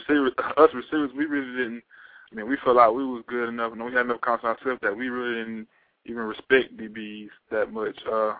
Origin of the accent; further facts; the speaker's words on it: South Carolina, United States; because he's from my hometown also. So, he's from South Carolina, so we're pretty close.